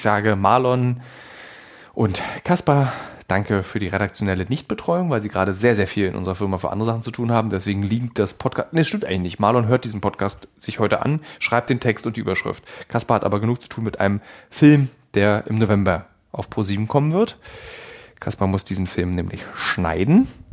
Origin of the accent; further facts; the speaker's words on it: Berlin, Germany; in Berlin-Marzahn, einem Stadtbezirk meiner Heimatstadt